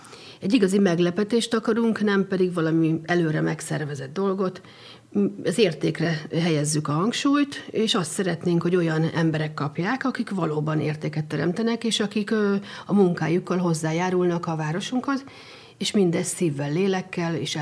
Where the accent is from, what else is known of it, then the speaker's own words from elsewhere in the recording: Szekszárd, Tolna, Hungary; Szexárd az otthonom, itt nőttem fel, itt él a családom, a barátaim, itt alakult ki a közösség, amihez tartozom